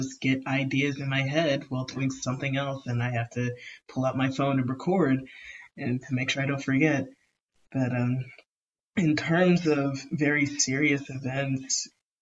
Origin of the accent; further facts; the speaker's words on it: El Paso, Texas, United States; I was born and raised in El Paso, by the way.